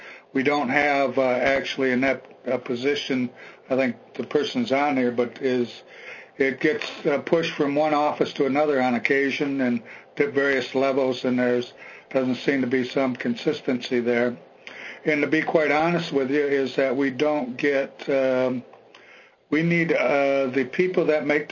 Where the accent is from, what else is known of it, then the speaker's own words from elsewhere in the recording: Michigan, United States; I'm from Michigan.